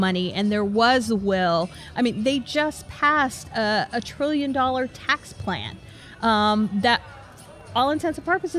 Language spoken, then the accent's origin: English; Texas, United States; you know, in my home state of Texas, they're not able to.